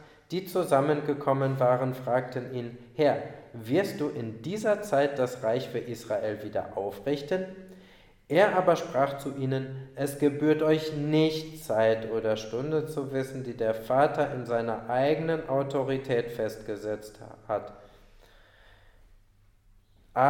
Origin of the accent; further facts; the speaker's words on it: Germany; weil ich bin kein Türke, ich bin Deutscher und ich bin Gast in diesem Land.